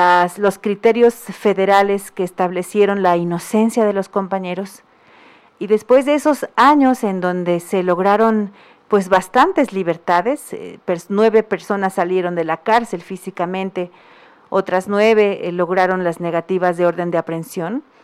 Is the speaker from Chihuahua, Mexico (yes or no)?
no; Oaxaca, Mexico; hermana también de una persona desplazada.